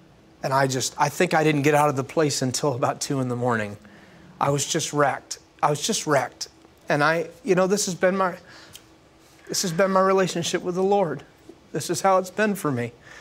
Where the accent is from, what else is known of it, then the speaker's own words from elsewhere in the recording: New York, United States; I'm moved down from New York to Florida